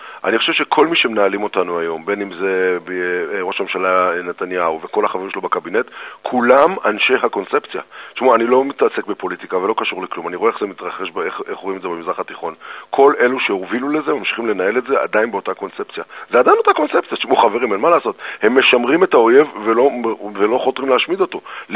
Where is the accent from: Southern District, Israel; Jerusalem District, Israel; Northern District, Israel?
Jerusalem District, Israel; Jerusalem; born there; אתם יודעים שאני נולדתי בשנת 70 בירושלים